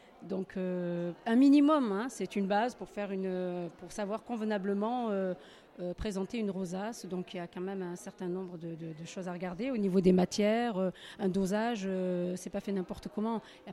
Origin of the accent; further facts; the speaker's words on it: Morocco; Je suis originaire du Maroc, donc il est propre à ma culture.